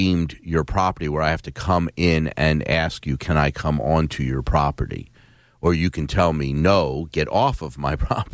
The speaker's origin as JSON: {"language": "English", "town": "Philadelphia", "region": "Pennsylvania", "country": "United States", "tie": "born or raised there", "said": "Yeah, when I grew up in Philly, it was the alley."}